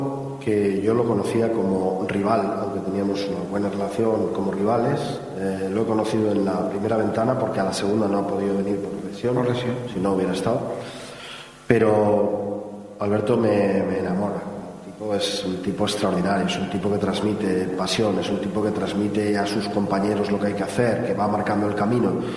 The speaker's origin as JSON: {"language": "Spanish", "country": "Spain", "said": "yo soy de España."}